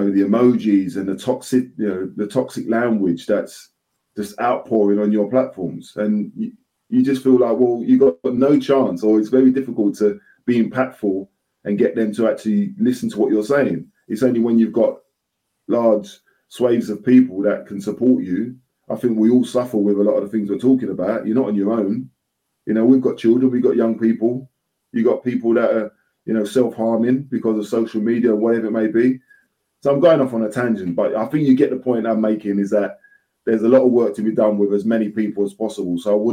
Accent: London, United Kingdom; I'm from the East End of London.

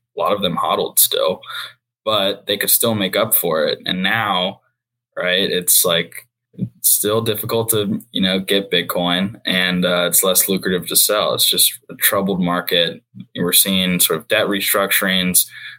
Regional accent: Texas, United States; I look forward to it becoming more prevalent in the future, especially in Texas, my home state.

